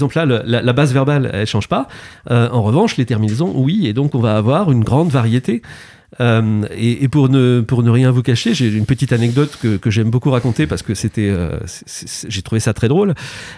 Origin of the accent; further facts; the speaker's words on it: Valognes, Normandy, France; moi je suis cotentinais, Je suis originaire